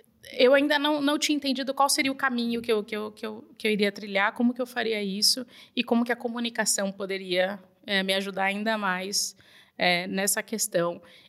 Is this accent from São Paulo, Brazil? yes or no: yes; São Paulo, Brazil; meus pais são gaúchos. Eu e meus irmãos somos nascidos e criados em São Paulo, mas nossos pais são gaúchos. Se conheceram em São Paulo, mas são gaúchos.